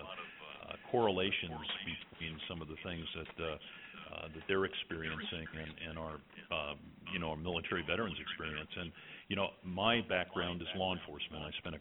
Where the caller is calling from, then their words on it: Indianapolis, Indiana, United States; I'm calling from our headquarters at Indianapolis, Indiana.